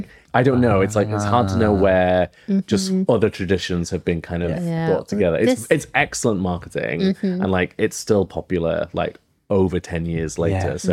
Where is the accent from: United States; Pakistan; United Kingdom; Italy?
United Kingdom; Bradford, Yorkshire and the Humber; I'm from Yorkshire. Yeah, I'm from Bradford.